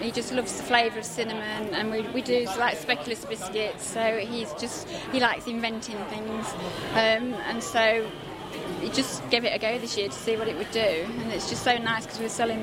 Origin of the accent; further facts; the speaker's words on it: Spilsby, East Midlands, United Kingdom; I'm from Moden's Lincolnship Unbred, and we're from Spilsby in Lincolnshire.